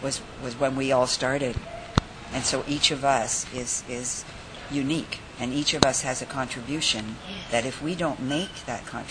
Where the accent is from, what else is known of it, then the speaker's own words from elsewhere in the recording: Canada; born there; I was born in Canada.